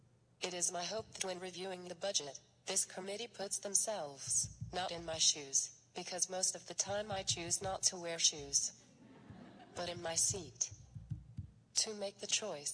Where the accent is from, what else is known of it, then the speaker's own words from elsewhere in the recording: Eau Claire, Wisconsin, United States; I'm from Eau Claire.